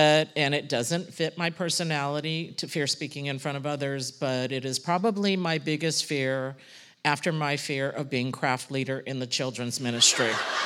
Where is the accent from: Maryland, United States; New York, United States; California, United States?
California, United States; Gardena; I was born and raised in Gardena